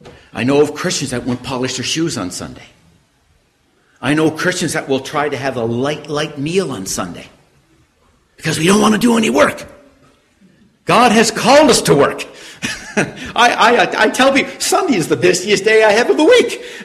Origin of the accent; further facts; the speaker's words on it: Canada; I come from Canada, as you know.